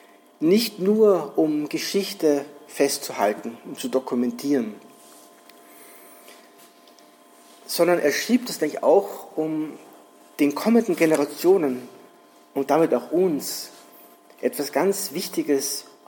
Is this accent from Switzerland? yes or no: no; Austria; Ich bin hier in Österreich innerhalb der Freikirchen aufgewachsen.